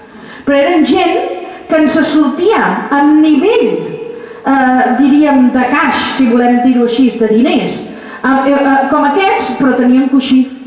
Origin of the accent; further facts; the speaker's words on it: Martorelles, Catalonia, Spain; jo que sóc de Martorelles m'estic quedant sense cap tipus de botiga